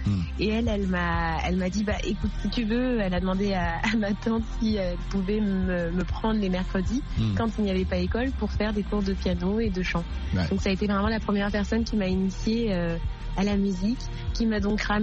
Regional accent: Draguignan, Provence-Alpes-Côte d'Azur, France; born there; comme je suis née aussi vraiment à Draguignan, dans le sud de la France, j'ai aussi toute cette culture pop que j'adore.

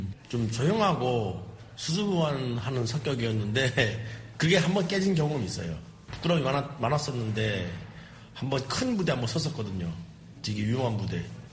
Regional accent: North Korea; 저보고 이제 북한에서 왔다 그러는 거예요.

